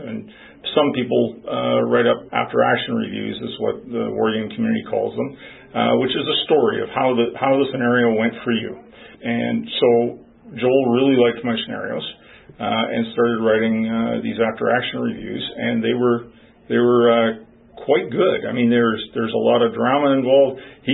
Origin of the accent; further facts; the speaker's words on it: Canada; The fact that he's an American, I'm a Canadian, adds a bit of flavor